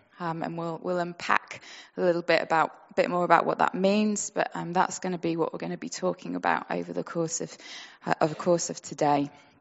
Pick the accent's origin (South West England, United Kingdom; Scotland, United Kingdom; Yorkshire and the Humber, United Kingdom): Yorkshire and the Humber, United Kingdom; Sheffield; So we're, as already been said, we're from Sheffield.